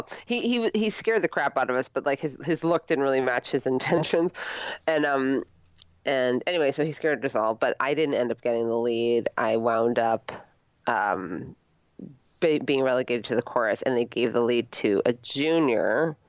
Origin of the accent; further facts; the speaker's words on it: Connecticut, United States; I grew up in the Hartford area